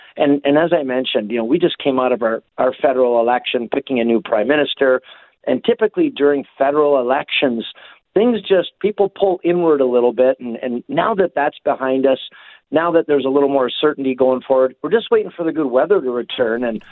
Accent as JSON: {"language": "English", "country": "Canada", "said": "we're proud that we're Canadian."}